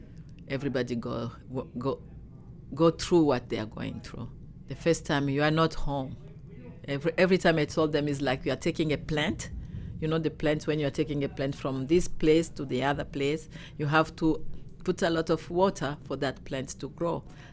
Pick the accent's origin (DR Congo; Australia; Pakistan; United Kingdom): DR Congo; moved away as an adult; now in United States; and I am originally from Democratic Republic of Congo.